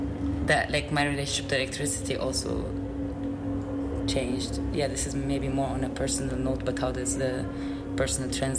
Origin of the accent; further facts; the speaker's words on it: Lebanon; English is a second language; also born or lived in Egypt; I come from Lebanon and Egypt, and Lebanon has been in an extreme economic crisis and severe power crisis.